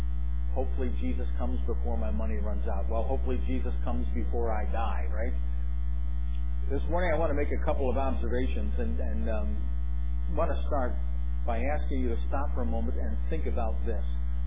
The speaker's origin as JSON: {"language": "English", "town": "Corning", "region": "New York", "country": "United States", "tie": "born or raised there", "also_born_or_lived": "Painted Post", "said": "I was born in Corning Hospital, lived my first few years in Painted Post until the flood of 1972 displaced us, and then moved to Corning."}